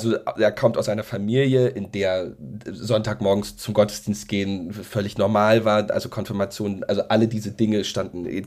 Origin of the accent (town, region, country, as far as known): Dresden, Saxony, Germany; born there